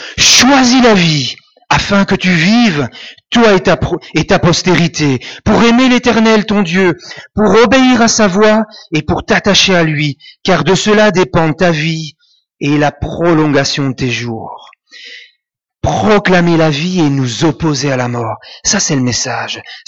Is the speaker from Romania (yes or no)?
no; Wallonia, Belgium; tous les jours en Wallonie, donc chez nous en Wallonie, deux personnes s'enlèvent la vie tous les jours.